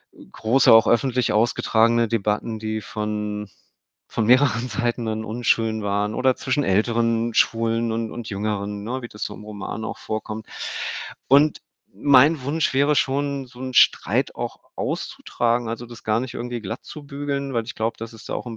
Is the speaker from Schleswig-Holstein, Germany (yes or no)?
yes; Kiel, Schleswig-Holstein, Germany; born there; Aber ich bin in Kiel geboren, ich bin da viel zu selten, obwohl ich da noch Familie in der Gegend habe